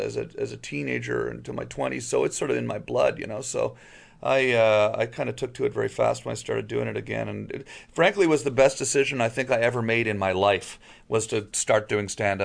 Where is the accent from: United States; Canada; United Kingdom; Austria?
Canada; And as a Canadian, it's easier for me to know.